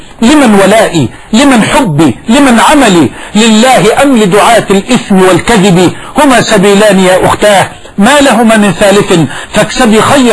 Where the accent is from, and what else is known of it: Egypt